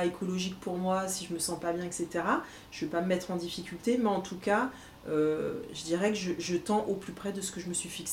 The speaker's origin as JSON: {"language": "French", "town": "Troyes", "region": "Grand Est", "country": "France", "tie": "born there", "also_born_or_lived": "French Guiana", "said": "d'où je viens de Troyes, je suis née à Troyes."}